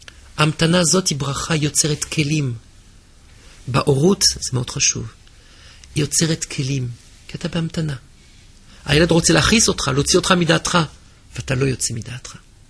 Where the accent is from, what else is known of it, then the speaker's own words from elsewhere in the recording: France; Hebrew is a second language; moved away as an adult; now in Israel; אני בא מצרפת, שהם היו עצובים שם בית חולים